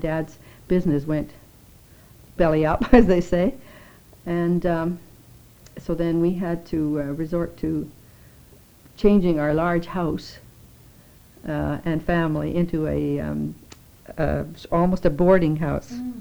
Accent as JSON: {"language": "English", "town": "Wynyard", "region": "Saskatchewan", "country": "Canada", "tie": "born there", "said": "now, and I was born in Wynyard, Saskatchewan in 1913."}